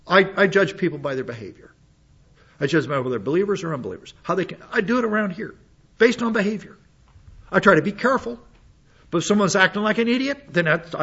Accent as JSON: {"language": "English", "country": "United States", "tie": "born there", "said": "I was born in the United States."}